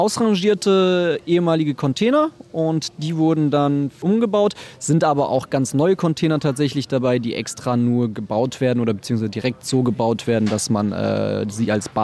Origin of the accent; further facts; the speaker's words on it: Fulda, Hesse, Germany; also born or lived in Leipzig; now in Hamburg, Germany; Ich komme gebürtig nicht aus Hamburg. Ich bin in Leipzig geboren, bin dann aber in Fulda in Hessen groß geworden.